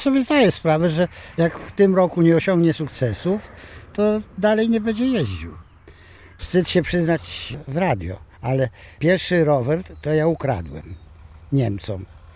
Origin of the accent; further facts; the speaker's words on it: Zamość, Lublin Voivodeship, Poland; born there; I ścigałem się tam w Zamościu, bo ja jestem urodzony w Zamościu.